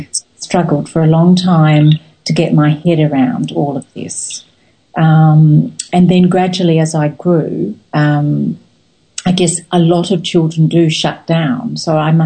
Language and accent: English; Australia; although I was born here in Australia and I've lived a lot of my life here, I actually feel my spiritual home is in England.